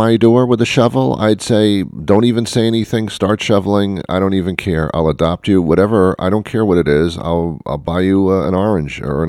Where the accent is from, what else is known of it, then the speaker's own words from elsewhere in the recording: Teaneck, New Jersey, United States; I was brought up in Teaneck, New Jersey. Yeah, I know. I'm proud enough to say it. Teaneck, New Jersey, it's on Route 4.